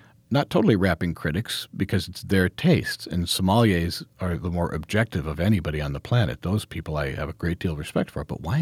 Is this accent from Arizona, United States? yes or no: no; Ohio, United States; Michigan, my home state of Ohio, Washington